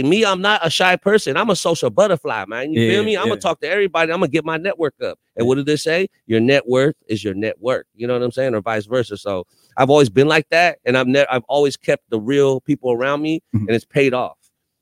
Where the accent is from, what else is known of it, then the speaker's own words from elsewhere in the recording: Philippines; And I'm such a real proud Filipino. I said, I'm making this song called